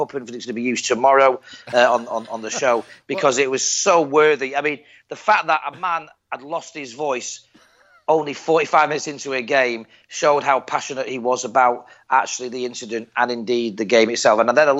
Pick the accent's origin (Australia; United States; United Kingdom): United Kingdom; Darlington, North East England; And why I'm not a Geordie, I'm from Darlow.